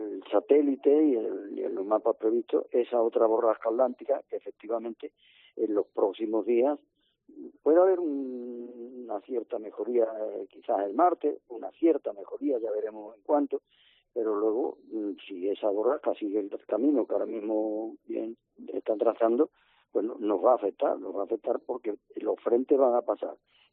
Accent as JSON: {"language": "Spanish", "town": "Seville", "region": "Andalusia", "country": "Spain", "said": "yo que soy sevillano y he salido de Nazareno desde que tenía 6 o 7 años"}